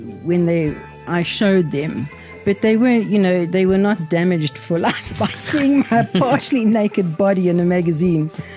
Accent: Durban, KwaZulu-Natal, South Africa; I grew up in Durban. I didn't grow up in Pretoria.

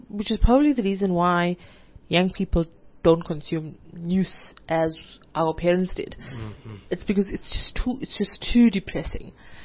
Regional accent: Ladysmith, KwaZulu-Natal, South Africa; born there; also born or lived in Durban; now in Johannesburg, South Africa; I was born in this random town in the KZN Midlands, okay. Like, called Ladysmith.

